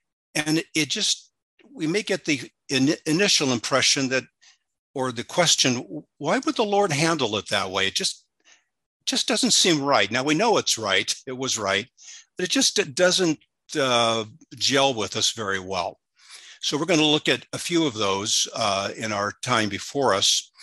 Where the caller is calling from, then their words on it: San Diego, California, United States; I realize that I'm coming from San Diego, and I think most here, almost all, it's afternoon.